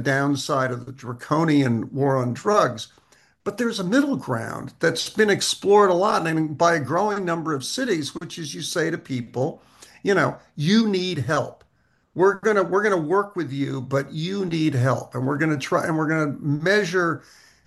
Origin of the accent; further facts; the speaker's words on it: New York City, New York, United States; I grew up in New York City again.